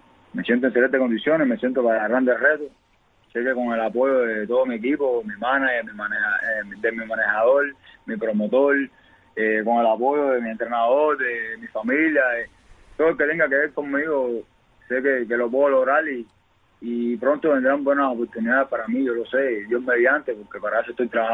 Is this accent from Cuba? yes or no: yes; Cienfuegos, Cuba; No es porque sea mi tierra, pero he dicho por todo el mundo, Cienfuegos.